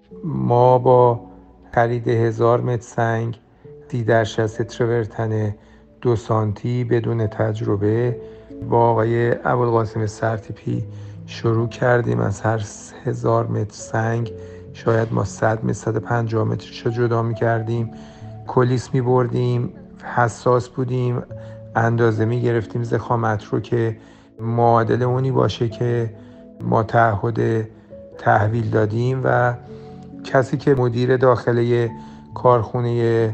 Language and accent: Persian; Iran; گفت از کجا اومدی؟ من با افتخار کردم از ایران اومدم